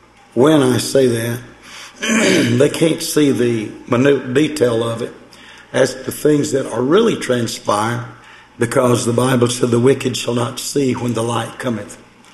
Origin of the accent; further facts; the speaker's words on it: United States; And to me, being an American, it really made it rough.